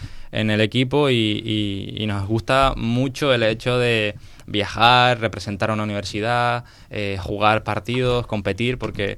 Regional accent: Las Palmas, Canary Islands, Spain; Porque soy de Las Palmas, pero estudiaba en La Laguna

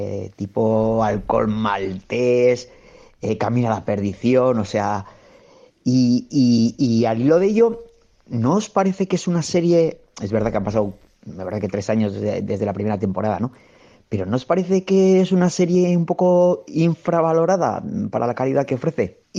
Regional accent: Arrankudiaga, Basque Country, Spain; de Arrancudiaga

